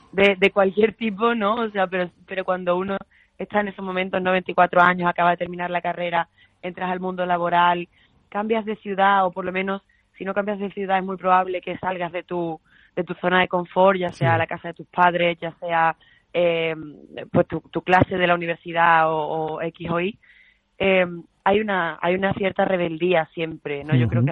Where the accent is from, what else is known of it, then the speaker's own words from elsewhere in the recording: Seville, Andalusia, Spain; also born or lived in Madrid / Rome / London; yo soy de Sevilla, ahora mismo vivo en Sevilla.